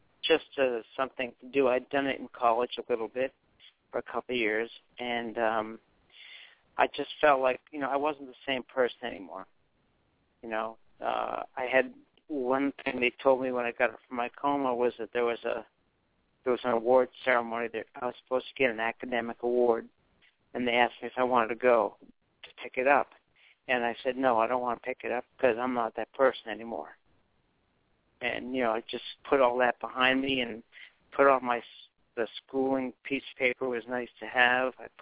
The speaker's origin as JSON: {"language": "English", "town": "Boston", "region": "Massachusetts", "country": "United States", "said": "I was from the Boston area. Then I moved back to Boston and ended up working in a family business for 25 years after that."}